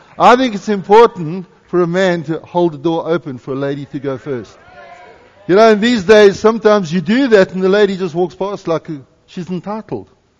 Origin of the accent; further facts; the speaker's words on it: South Africa; now in Canada; Because I'm a Canadian citizen does not mean I don't honor my South African flag.